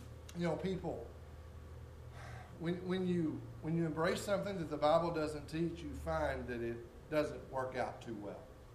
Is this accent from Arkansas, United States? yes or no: yes; Arkansas, United States; Now, I know you think because I'm from Arkansas, I'm a little slower until DJ start pronouncing all that stuff today.